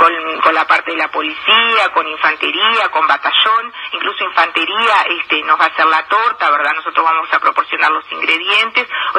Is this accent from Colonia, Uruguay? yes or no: no; Tacuarembó, Uruguay; yo soy de Tacuarembó, y me envían fotos de que están ensayando.